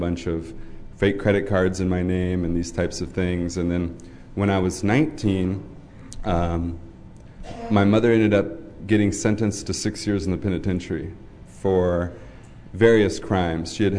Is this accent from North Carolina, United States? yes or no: no; Texas, United States; You know, I grew up in Texas, and growing up, I grew up in a foster home. The town I grew up in Texas was 800 people, so you could say that the best description was rural.